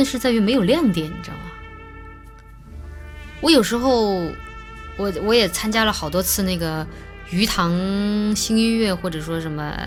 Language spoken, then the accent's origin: Chinese; Chongqing, China; 用我们重庆话就是说